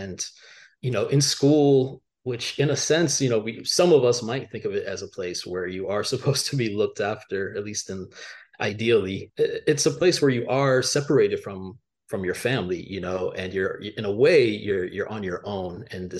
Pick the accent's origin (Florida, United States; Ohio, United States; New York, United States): Florida, United States; Miami; I can answer that I grew up in Miami, but the people may not find that satisfying.